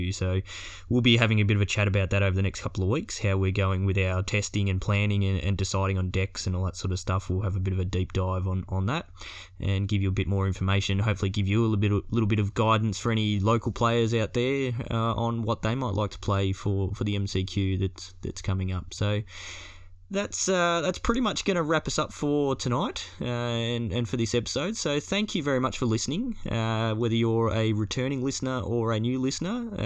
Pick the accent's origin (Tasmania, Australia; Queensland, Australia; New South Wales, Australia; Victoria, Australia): Victoria, Australia; Melbourne; Yeah, like we said, we're coming from Melbourne, Australia.